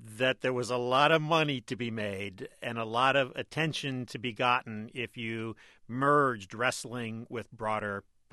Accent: Detroit, Michigan, United States; I grew up in Detroit. I thought of these guys as big national stars.

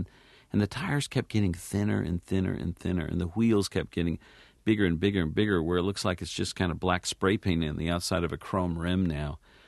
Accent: Los Angeles, California, United States; I grew up in Los Angeles, and I think anybody born and raised in L.A., it's part of their DNA to kind of like cars.

